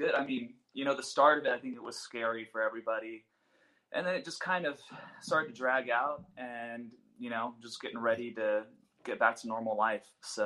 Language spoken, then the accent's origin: English; Azusa, California, United States; I was pretty much born and raised in Azusa, California.